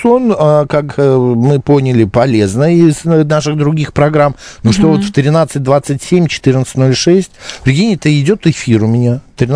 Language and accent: Russian; Moscow, Russia; говорят, что мы, москвичи, зажрались.